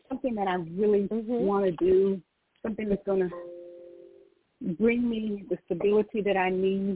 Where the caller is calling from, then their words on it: Georgia, United States; I'm calling from Georgia right